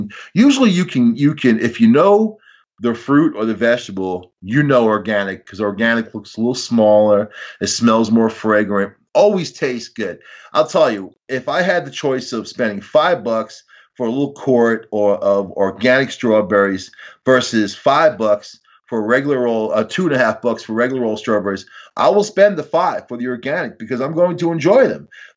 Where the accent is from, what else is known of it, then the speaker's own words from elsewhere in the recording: New York, United States; I'm from Long Island, man.